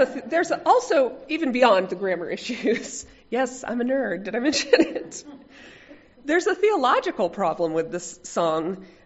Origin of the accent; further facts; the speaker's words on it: Waco, Texas, United States; also born or lived in Austin, United States / Germany / Junction City, United States; I was born and raised in Waco, Texas, as you heard. After Waco, I lived in Austin for 8 years, then Germany for 5 years, and then for our last year in the military in Junction City, Kansas